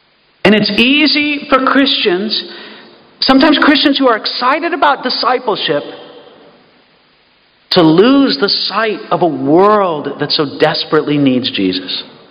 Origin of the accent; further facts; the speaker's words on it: United States; Because as an American, I don't know if we invented that kind of evangelism, but I think we probably perfected it.